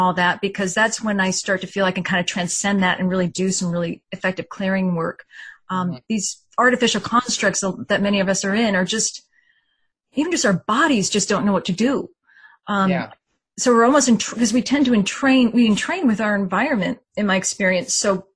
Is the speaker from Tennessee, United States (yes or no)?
no; California, United States; Like when I grew up in Northern California, everyone knew of, probably a lot of viewers and yourself have heard of Bohemian Grove.